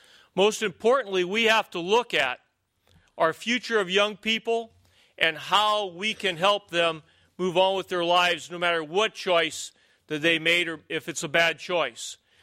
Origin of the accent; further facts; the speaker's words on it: Illinois, United States; I'm from Southern Illinois. I'm the first guy in 20 years to be a Democrat and run for governor from Southern Illinois.